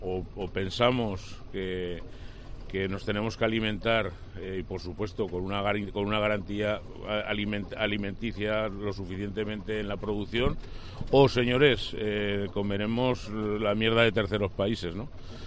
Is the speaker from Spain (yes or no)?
yes; Villafranca de Ebro, Aragon, Spain; Bueno, pues somos de la Ribera Media-Baja, que es Villafranca de Ebro.